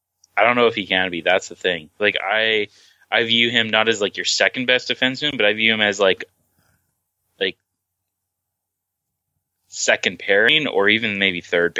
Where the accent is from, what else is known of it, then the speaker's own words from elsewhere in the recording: Canada; I'm Canadian